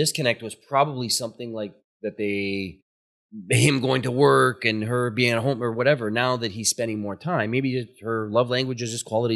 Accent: Ottawa, Ontario, Canada; we grew up in Ottawa.

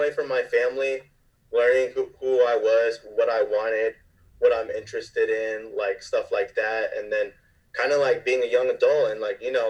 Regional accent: Sacramento, California, United States; I grew up in Oak Grove. I went to Pleasant Grove High School.

